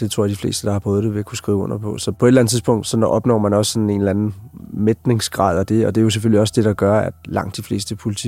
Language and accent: Danish; Copenhagen, Capital Region of Denmark, Denmark; Og det var fint nok, for jeg er fra København, så jeg ville selvfølgelig gerne tilbage.